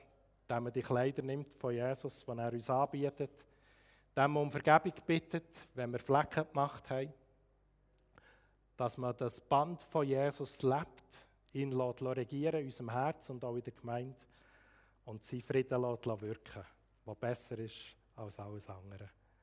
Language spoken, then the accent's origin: German; Bern, Switzerland; Ich bin von täuschtem Herzen Demokrat, aufgewachsen im Emmental, wo man per se regierungsfeindlich ist.